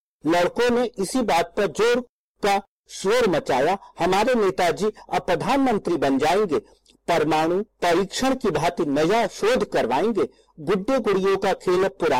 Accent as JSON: {"language": "Hindi", "town": "Bareilly", "region": "Uttar Pradesh", "country": "India", "said": "मैं भारतवर्ष के उत्तर प्रदेश के जनपद बरेली का निवासी हूँ।"}